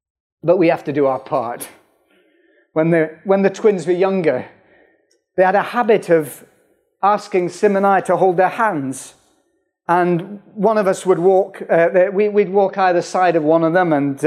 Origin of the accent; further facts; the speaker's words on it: United Kingdom; I mean, we're British, aren't we? It won't come to Britain.